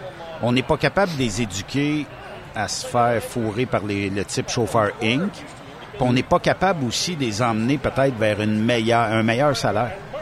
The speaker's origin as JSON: {"language": "French", "region": "Quebec", "country": "Canada", "said": "on pourrait peut-être même les emmener chez nous au Québec."}